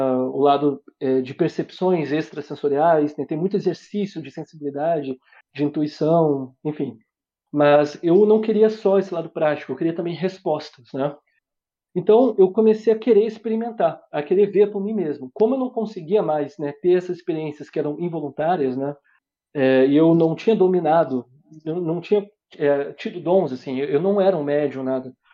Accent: Rio de Janeiro, Brazil; eu sou do interior do Rio de Janeiro, né?

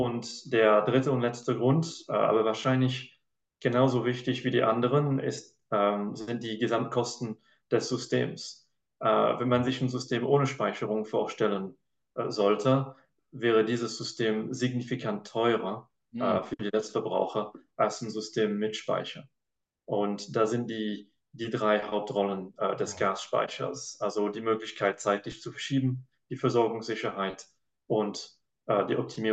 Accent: France; also born or lived in United Kingdom; now in Germany; ich bin in Großbritannien geboren, in Frankreich zur Schule gegangen, habe dann wieder in England Physik und Energiepolitik studiert und habe dann in Deutschland angefangen zu arbeiten.

